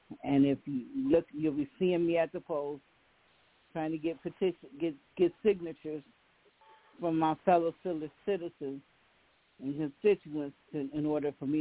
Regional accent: Ohio, United States; now in Richmond, United States; I live in Richmond. I've been here 4 years, but I grew up on Superior, and I hung out a lot in the Kinsman Harvard area.

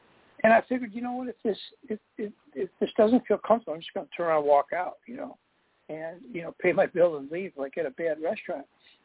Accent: Buffalo, New York, United States; I grew up in Buffalo.

